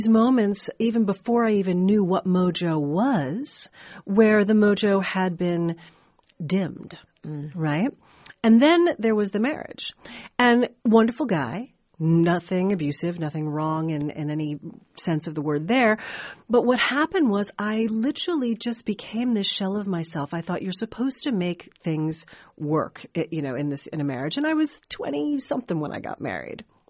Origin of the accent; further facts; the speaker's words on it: New York City, New York, United States; I'm originally from New York City, you know, felt like I had a lot of sass, a good amount of confidence as a young girl.